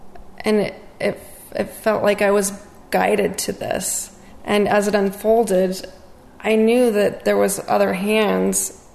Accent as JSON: {"language": "English", "town": "Salt Lake City", "region": "Utah", "country": "United States", "said": "I'm white. I'm from Salt Lake City, and I'm Mormon."}